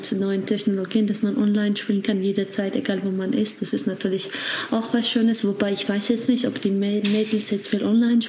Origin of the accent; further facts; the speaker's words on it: Georgia; now in Germany; Frauen-internationale Meisterin im Schach. Ich komme ursprünglich aus Georgien, lebe ich aber in Deutschland seit fast 10 Jahren.